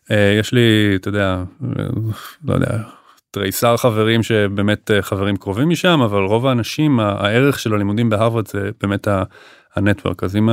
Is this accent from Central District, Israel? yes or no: no; Tel Aviv, Tel Aviv District, Israel; also born or lived in Sde Boker / United States; הטרנזישן הראשון שלי היה מעבר מתל אביב לשדה בוקר בתיכון. זאת אומרת, אז אפילו בתור ילד בן 14